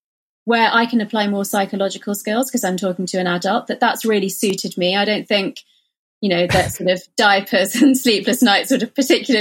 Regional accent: India; So I think being Indian and Hindu or having that sort of, you know, Eastern philosophy

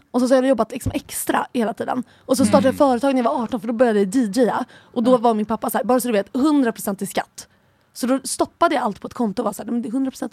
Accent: Gustavsberg, Stockholm County, Sweden; also born or lived in Ängsvik; Jag är uppvuxen först i ett kollektiv ute i Ängsvik. Oj. Och sen i Gustavsberg.

